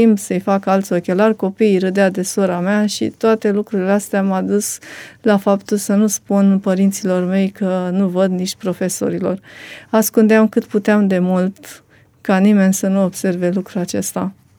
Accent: Drăgănești-Vlașca, Teleorman, Romania; born there; M-am născut în comoara Drăgănești-Vlașca, județul Teleorman.

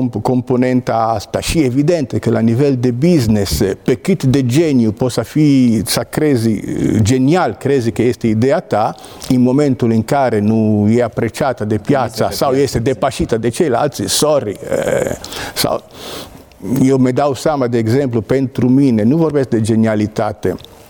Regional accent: Genoa, Liguria, Italy; eu sunt din Geneva, din Italia.

